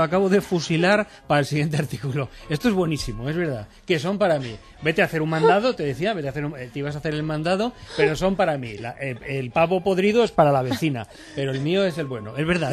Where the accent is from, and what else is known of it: Spain